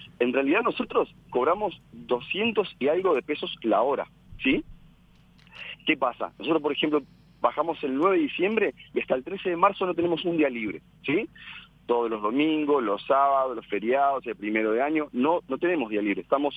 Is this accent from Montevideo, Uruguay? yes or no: no; Barra del Chuy, Rocha, Uruguay; Yo trabajo, por ejemplo, en la Barra de Chuy, ¿sí? Soy de la Barra de Chuy.